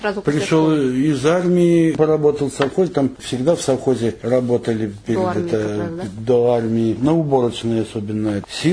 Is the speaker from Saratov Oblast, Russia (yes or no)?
no; Aleksandrovka, Tyumen Oblast, Russia; born there; Родился в селе Александровка Сладковского района Тюменской области.